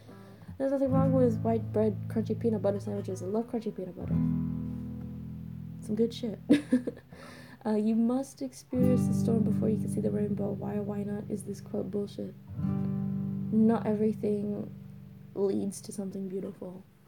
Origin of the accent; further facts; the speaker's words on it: Australia; I'm Australian. We don't do Thanksgiving turkeys. We don't do Thanksgiving, period. We do Australia Day